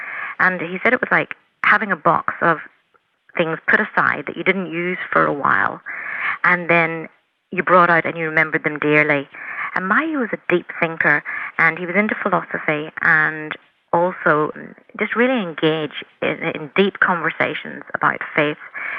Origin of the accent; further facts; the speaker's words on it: Northern Ireland, United Kingdom; as a person growing up in Northern Ireland